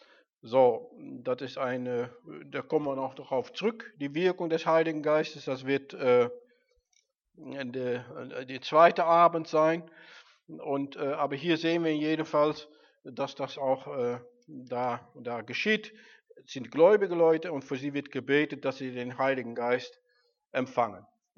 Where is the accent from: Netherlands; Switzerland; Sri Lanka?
Netherlands; ich bin Holländer